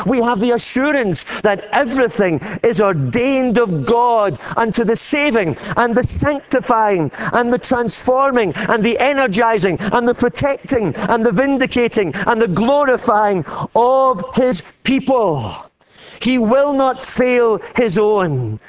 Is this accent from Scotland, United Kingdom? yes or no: yes; Glasgow, Scotland, United Kingdom; I'm a small prophet, I'm a minor prophet. I'm small. I'm from Glasgow.